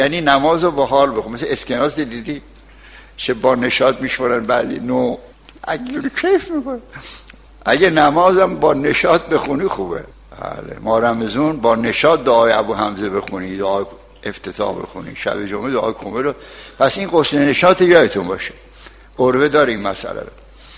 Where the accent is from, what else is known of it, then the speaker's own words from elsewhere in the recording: Kashan, Isfahan, Iran; من خوشحالم گاهی یادم میاد کاشی هم، چون کاشان غیر شهر دیگه است